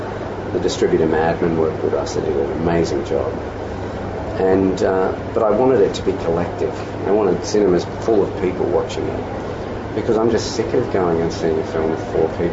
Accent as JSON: {"language": "English", "region": "New South Wales", "country": "Australia", "tie": "born or raised there", "said": "I grew up outside of Sydney in a mountain range, the Blue Mountains, and on my way to school every day there's a lagoon that I passed"}